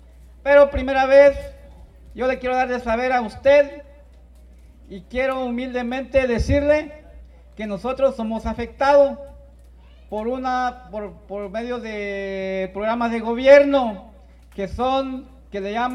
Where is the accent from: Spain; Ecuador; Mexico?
Mexico; Huehuetán, Chiapas; Yo vengo de Huehuetán, Chiapas